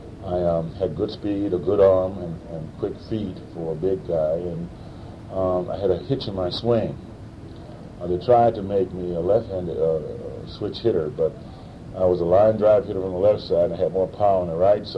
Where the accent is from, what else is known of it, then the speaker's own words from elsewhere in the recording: Atlanta, Georgia, United States; also born or lived in Missouri; Well, I was born in Missouri, but moved to Atlanta, Georgia very early in my life, and grew up there, went to high school and college in Atlanta.